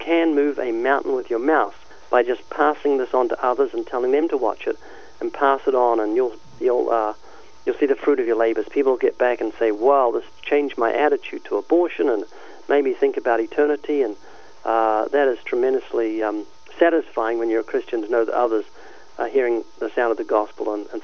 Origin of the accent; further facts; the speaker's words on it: New Zealand; I'm from New Zealand, down under.